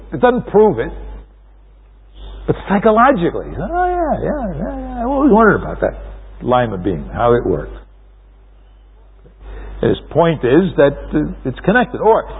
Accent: New York City, New York, United States; I think of growing up in New York City in the midst of a concrete jungle.

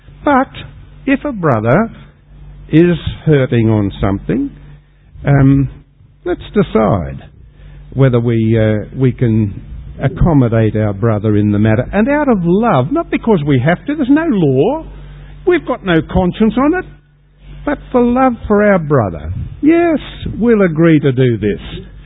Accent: United Kingdom; I'm British and Episcopalian.

